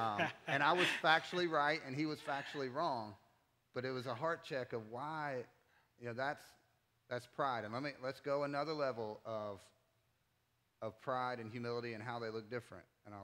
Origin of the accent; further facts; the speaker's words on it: Winston-Salem, North Carolina, United States; And if that's very foreign to what I experienced growing up in Winston-Salem, that's okay.